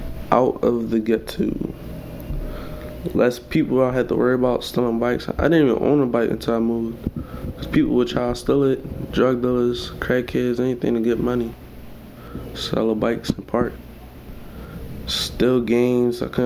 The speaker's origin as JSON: {"language": "English", "town": "Philadelphia", "region": "Pennsylvania", "country": "United States", "tie": "born or raised there", "said": "I grew up in South Philly, right off of Girard, I think, or she used to be more. It was rough because we used to live in apartments around there."}